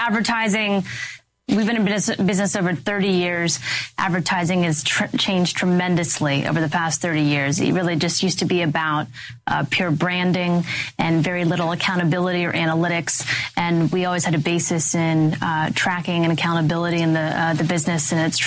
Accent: Midwest, United States; Working hard is in my bones. I grew up in the Midwest, similar to you.

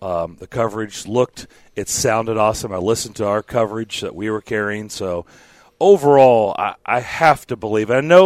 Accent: Ireland; I'm Irish. I don't tan. I just turned into a fire hydrant.

